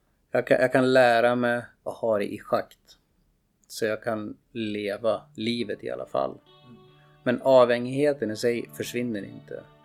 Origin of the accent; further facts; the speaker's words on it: Sundsvall, Västernorrland County, Sweden; Jag är nog född och uppväxt i Sundsvall.